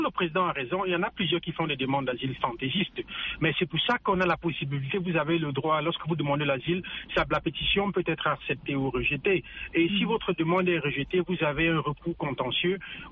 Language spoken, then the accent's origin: French; Cameroon; now in United States; je resterai dans mon pays d'origine qui est le Cameroun et je n'aurai jamais eu la chance d'arriver aux États-Unis